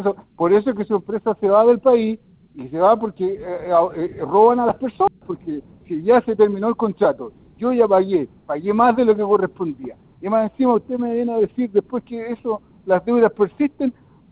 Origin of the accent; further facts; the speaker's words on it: Chile; usted tiene que actuar como chileno porque aquí nosotros somos corteses, somos muy amables.